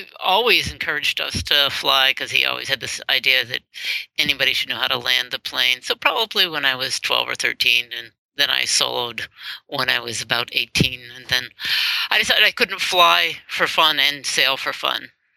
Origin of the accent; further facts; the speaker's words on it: New Hampshire, United States; I grew up in New Hampshire, and so there were lots of hills and valleys and mountains and roads